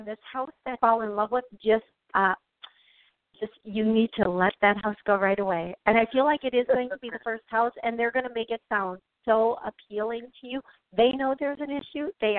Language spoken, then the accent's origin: English; Milwaukee, Wisconsin, United States; And this one is actually in my hometown, 414.